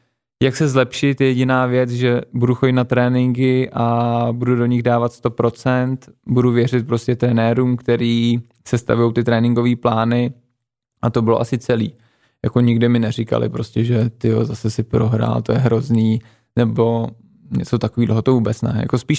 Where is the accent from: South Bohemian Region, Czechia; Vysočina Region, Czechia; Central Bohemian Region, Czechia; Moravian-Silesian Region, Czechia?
Central Bohemian Region, Czechia; Nymburk; já vlastně pocházím z Nymburka, to je asi tady kousek, nevím, 40 kilometrů od Prahy, kde jsem teda začínal i s hokejem